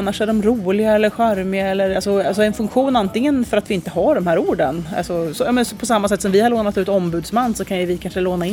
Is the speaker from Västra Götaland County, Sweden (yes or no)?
no; Nora, Örebro County, Sweden; accent: Nora; räknar mig som uppväxt i Nora i Bergslagen, och 9 år i Örebro och 18 år i Norrlottaområdet. Så att det är lite blandat, men jag skulle säga att jag låter som jag kommer från Nora.